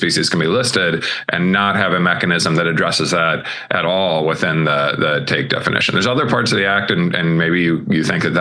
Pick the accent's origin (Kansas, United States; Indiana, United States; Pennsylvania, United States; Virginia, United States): Kansas, United States; Lawrence; I grew up in Kansas and in a kind of little blue bubble city, Lawrence, Kansas, in a pretty big red state.